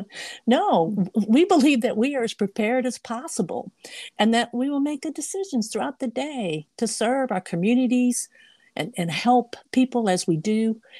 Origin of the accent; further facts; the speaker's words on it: North Carolina, United States; And in some states, like my home state of North Carolina, the legislature funds our North Carolina Justice Academy, which is where I worked for 24 years.